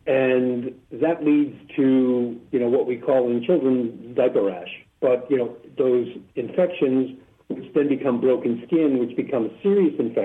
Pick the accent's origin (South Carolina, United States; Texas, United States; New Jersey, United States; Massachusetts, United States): Massachusetts, United States; Boston; moved away as an adult; also born or lived in Southern California / Dubai; now in Florida, United States; I grew up in Boston, lived out on the West Coast for 10 years in Southern California, spent 23 years in Dubai, and I've been back here now in Florida for the last 5 or 6 years.